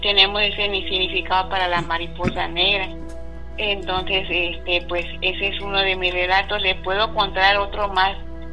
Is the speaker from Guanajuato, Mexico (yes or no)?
no; Mazatlán, Sinaloa, Mexico; Aquí saludándoles de mi tierra Mazatlán, Sinaloa.